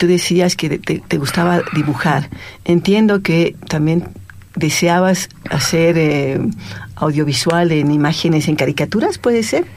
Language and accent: Spanish; La Paz, Bolivia; Y lo digo así como una paseña, pero así orgullosa de mi tierra, pero también hay que reclamar.